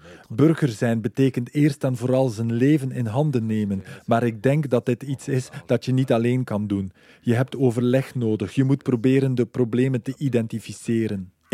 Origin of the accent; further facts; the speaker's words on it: DR Congo; Dus hoe kan je dan als Congolees zeggen, Vietnam interesseert me niet, het is zo ver weg.